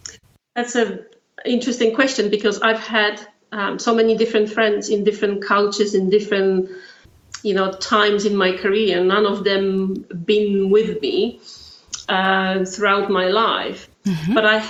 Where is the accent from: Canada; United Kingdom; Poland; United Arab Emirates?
Poland; born there; English is a second language; I was born in Poland, behind the Iron Curtain still, in a family that happened to be on the wrong side of the of the government